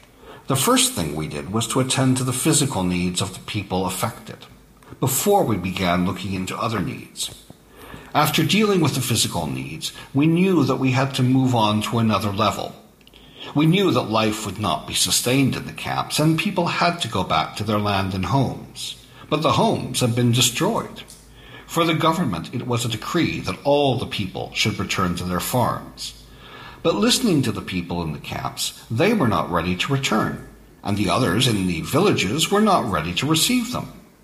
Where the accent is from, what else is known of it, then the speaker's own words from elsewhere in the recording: Tars, Burundi; from Tars, Burundi.